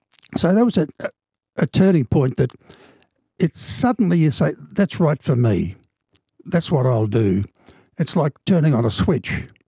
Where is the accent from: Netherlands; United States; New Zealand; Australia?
Australia; South Australia; I came from White Australia, country towns of South Australia